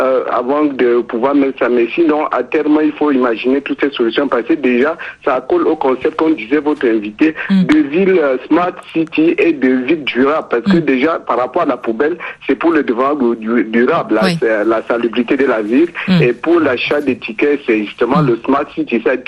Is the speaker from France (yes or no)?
no; Cameroon; now in Lausanne, Switzerland; Je suis originaire du Cameroun. Alors, et je suis à Lausanne depuis déjà très longtemps